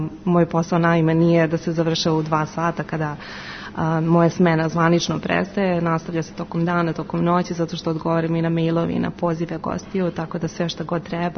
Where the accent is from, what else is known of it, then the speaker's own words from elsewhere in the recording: Belgrade, Serbia; moved away as an adult; now in Vienna, Austria; dolazim iz Srbije, iz Beograda. U Beču živim od 2013. godine